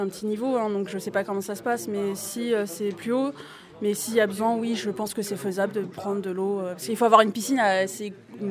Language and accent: French; Bourgogne-Franche-Comté, France; je suis aussi de Bourgogne.